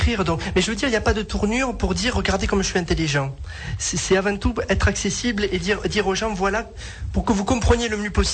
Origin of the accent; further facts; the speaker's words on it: Auvergne-Rhône-Alpes, France; Ça doit s'entendre, je suis du sud.